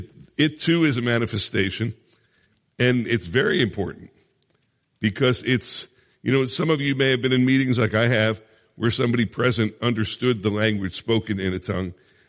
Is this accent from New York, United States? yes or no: no; Philadelphia, Pennsylvania, United States; I know a few of you sent in prayer requests, but I'm from Philly, so we're not going to pray for that.